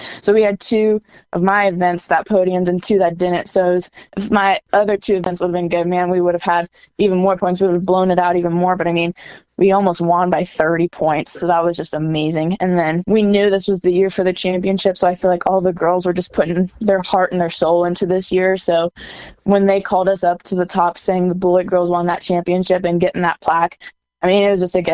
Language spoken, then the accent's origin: English; Kansas, United States; The girls that I got to meet were from Arizona, Florida, Idaho, Missouri. I was from Kansas.